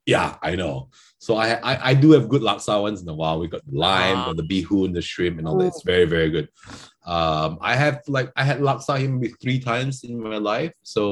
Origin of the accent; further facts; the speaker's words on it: Sarawak, Malaysia; obviously we're from Sarawak